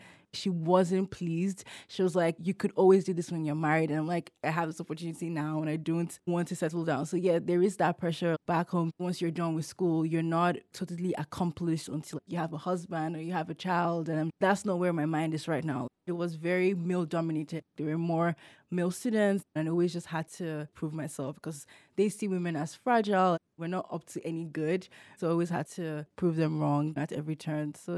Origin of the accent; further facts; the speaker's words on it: Nigeria; yes, I'm from a very big continent, but please could you acknowledge the fact that I'm Nigerian